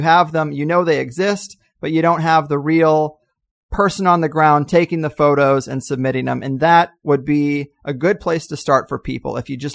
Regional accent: Missouri, United States; I've driven across the United States several times to go back to my hometown in Missouri

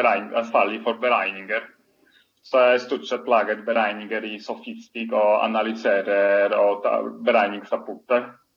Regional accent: Poland; Swedish is a second language; moved away as an adult; now in Norway; Så jag kommer upprinnligen från Polen. Jag har studerat i Gdańsk och Bruer an min egentliga specialisering. 6 år sedan flyttade jag till Norge. Jag har studerat på NTNU i Trondheim.

